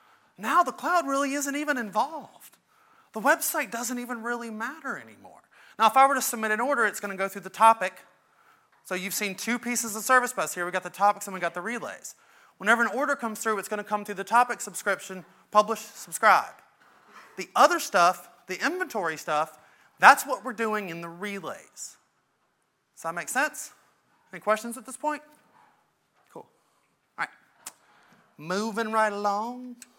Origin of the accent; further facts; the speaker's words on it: Australia; since I'm an Australian, Damien's from Australia